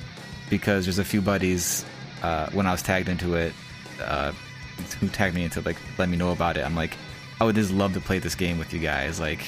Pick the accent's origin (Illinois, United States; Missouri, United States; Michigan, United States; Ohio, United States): Illinois, United States; Chicago; now in Waukegan, United States; Yeah, I mean, I was born and raised in Chicago